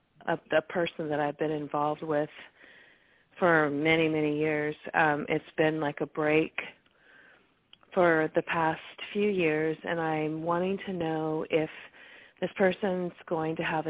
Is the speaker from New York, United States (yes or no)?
no; Monterey, California, United States; I'm calling from California, Monterey Bay area, next to Pebble Beach, Monterey.